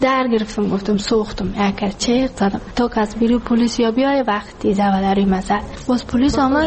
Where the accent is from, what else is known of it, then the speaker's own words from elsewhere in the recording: Ghazni, Afghanistan; now in Kabul, Afghanistan; خوب بود. شکر خدا ناشکری نمیکردم. که ما کابل آمدیم. از غزنی هستیم.